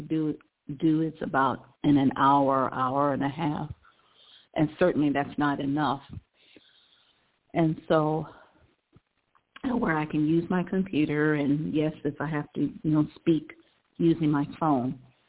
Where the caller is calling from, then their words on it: Ohio, United States; I'm calling from Ohio.